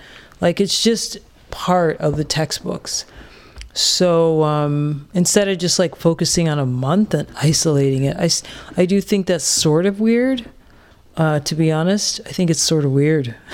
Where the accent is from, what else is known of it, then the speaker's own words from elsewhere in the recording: Canada; I came from Canada, so to me, that was a lot of black people.